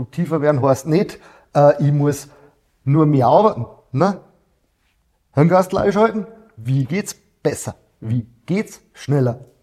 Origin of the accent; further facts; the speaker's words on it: Bavaria, Germany; ich komme aus Niederbayern